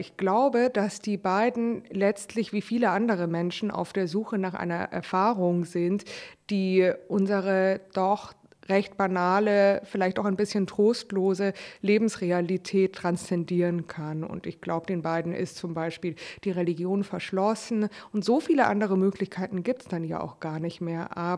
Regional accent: Munich, Bavaria, Germany; Ich bin ja aus München.

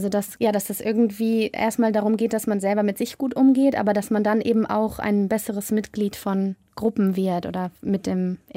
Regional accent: Münster, North Rhine-Westphalia, Germany; born there; und ich bin ja eh auch gebürtige Münsteranerin.

